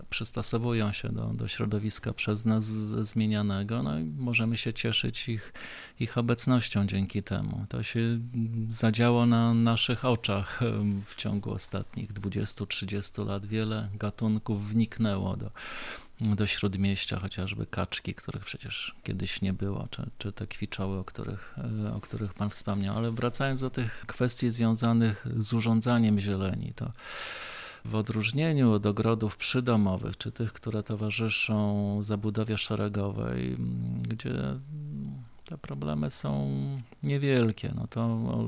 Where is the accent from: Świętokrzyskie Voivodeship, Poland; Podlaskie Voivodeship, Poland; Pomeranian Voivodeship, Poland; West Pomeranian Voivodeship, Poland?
Podlaskie Voivodeship, Poland; Białystok; Jako białostoczanin mam sposobność od paru dekad obserwować i badać szatę roślinną miasta.